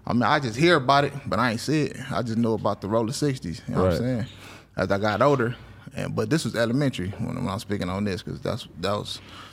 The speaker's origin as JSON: {"language": "English", "town": "Los Angeles", "region": "California", "country": "United States", "tie": "born or raised there", "said": "Said I grew up in the Crenshaw District, specifically on 8th Ave and 63rd."}